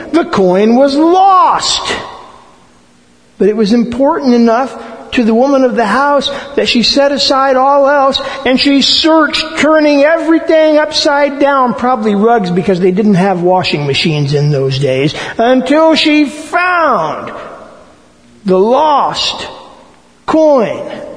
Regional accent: Eminence, Indiana, United States; But my hometown, as I figure it, is Eminence, Indiana, which is bigger than Wakeland, but still considerably smaller than East Canton.

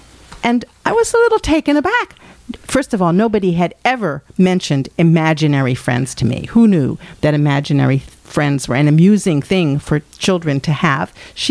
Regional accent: Philadelphia, Pennsylvania, United States; Most of our listeners who have heard me before probably know that I was raised in Philadelphia.

